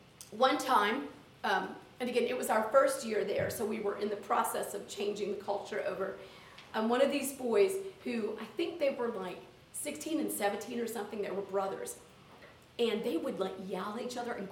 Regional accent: the South, United States; and they never said yes ma'am to me, and I'm from the South. I know somebody said that's a Southern thing

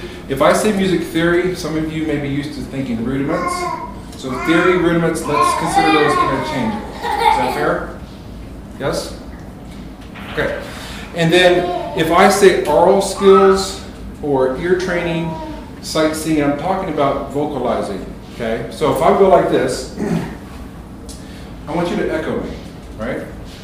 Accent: Texas, United States; I'm from Texas.

